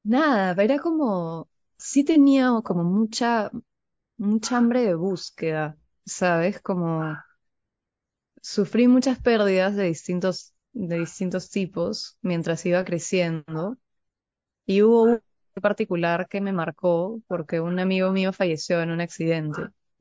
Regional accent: Arequipa, Peru; born there; yo nací en Arequipa. Arequipa es una ciudad en Perú que creo, me parece que es la segunda ciudad más grande después de Lima, pero es mucho más pequeña que Lima.

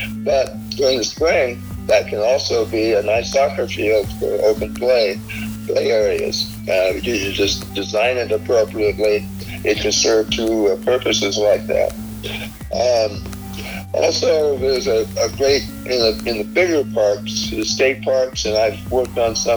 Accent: Auburn, United States; I was born and raised in Auburn, and wow, the regional park was never even thought of.

